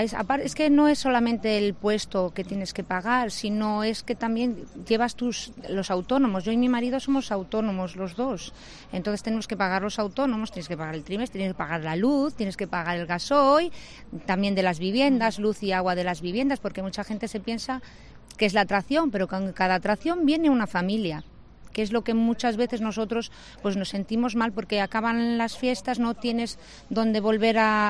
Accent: León, Castile and León, Spain; yo soy de León, mi marido es de Madrid, lo conocí en Marín

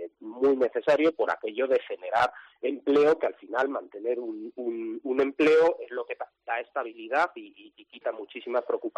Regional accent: La Rioja, Spain; somos solo los riojanos los que las estamos sufriendo.

